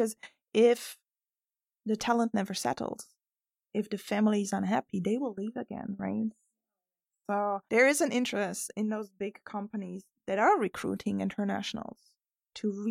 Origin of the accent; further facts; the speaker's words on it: Germany; I'm from Germany.